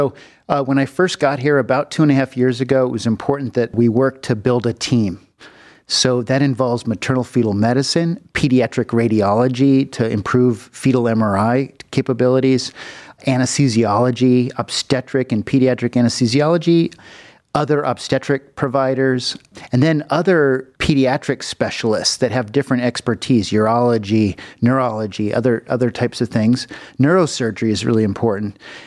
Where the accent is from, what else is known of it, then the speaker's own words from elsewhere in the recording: Los Angeles, California, United States; I'm from California. I was born in the Los Angeles region in the Valley.